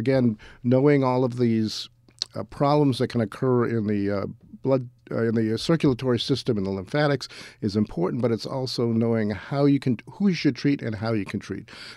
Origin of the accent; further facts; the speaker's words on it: Boston, Massachusetts, United States; now in Albany, United States; which is very different from where I grew up and trained in Boston.